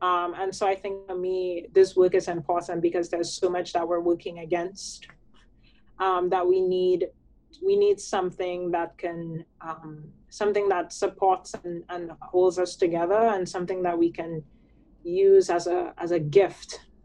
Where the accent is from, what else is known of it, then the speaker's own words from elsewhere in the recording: St. Lucia; I'm from St. Lucia